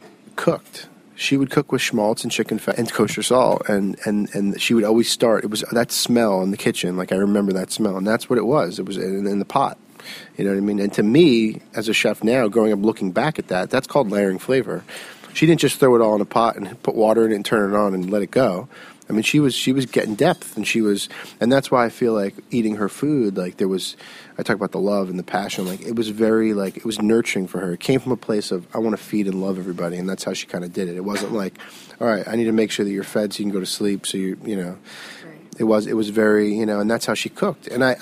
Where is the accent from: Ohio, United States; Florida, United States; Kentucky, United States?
Florida, United States; I grew up in South Florida. My very, very close, loving family.